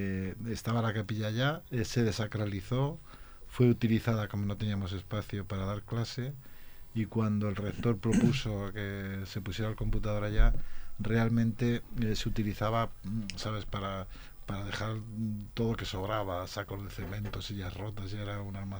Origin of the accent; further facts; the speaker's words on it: Zaragoza, Aragon, Spain; moved away as an adult; Y me fui a Madrid, de Zaragoza. En aquella época, porque soy de una familia muy humilde